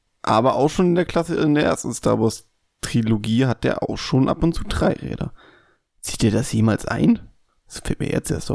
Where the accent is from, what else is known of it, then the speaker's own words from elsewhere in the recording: Eifel, Germany; Und ich komme ja ursprünglich aus der Eifel und da kannst du quasi keine 2 Meter gehen, ohne dass ein Berg kommt oder ein Hügel zumindest.